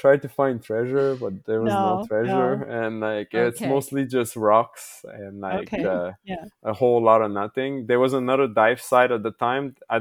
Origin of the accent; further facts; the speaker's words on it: Quebec, Canada; now in Toronto, Canada; I'm from Quebec, live in Toronto.